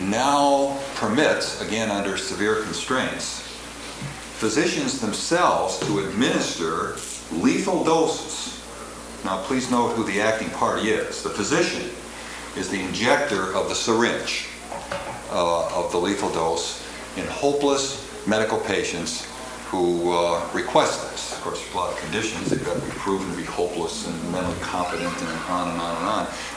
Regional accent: Michigan, United States; over in my home state of Michigan, where I hail from.

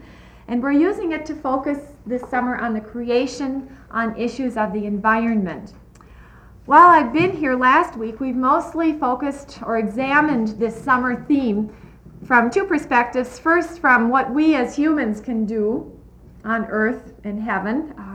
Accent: Northfield, Minnesota, United States; I'm from Northfield, Minnesota

